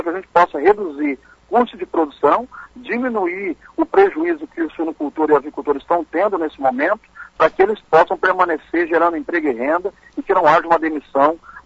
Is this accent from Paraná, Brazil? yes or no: yes; Maringá, Paraná, Brazil; Desde a minha infância, quando eu nasci aqui em Maringá, sou maringaense, né? Estudei minha vida toda aqui em Maringá, em colégios públicos, Colégio Marco Antônio Pimenta, Branca da Mota, no JK. Depois eu fiz a universidade pública aqui, a UEM